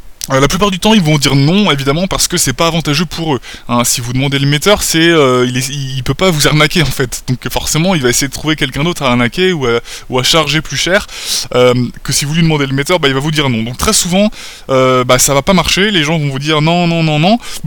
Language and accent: French; France; en tout cas par rapport à chez nous en France, où la moindre course coûte tout de suite 10-15 euros minimum